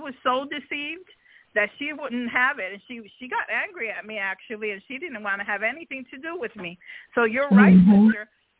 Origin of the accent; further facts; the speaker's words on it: New York, United States; There was a season where, because I'm from New York, the Haitians would sell some of their stuff